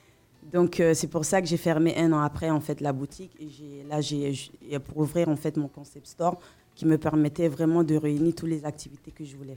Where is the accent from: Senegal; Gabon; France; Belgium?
France; now in Côte d'Ivoire; Bon, moi, je suis franco-ivoirienne, en fait. Je suis née en Côte d'Ivoire, mais j'ai grandi en Europe.